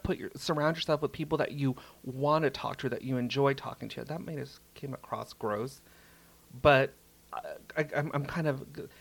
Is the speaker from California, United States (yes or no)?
yes; Simi Valley, California, United States; also born or lived in North Hollywood; I lived in Simi Valley, but I spent a lot of time in the Valley. Like, I was born in North Hollywood.